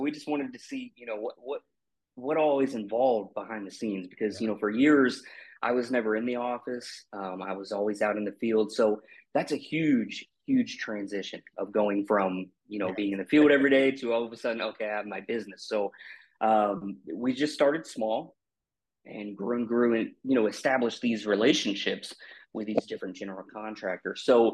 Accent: West Virginia, United States; I'm from West Virginia, and my favorite place to go back is, West Virginia.

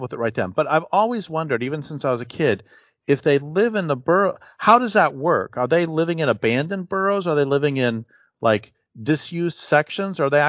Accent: Colorado, United States; Actually, I grew up in the Great Plains. I grew up in the eastern front of Colorado, and the sort of everyday hatred of prairie dogs was pretty extraordinary.

